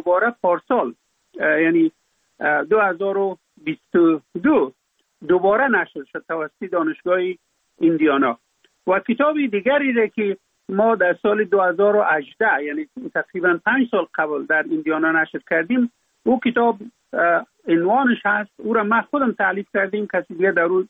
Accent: Afghanistan; در اونجا فقط من افغان هستم

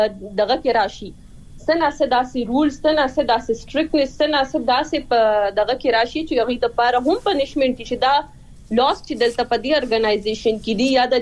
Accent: Swat, Khyber Pakhtunkhwa, Pakistan; زه پخپل چونکی د سوات نه يم

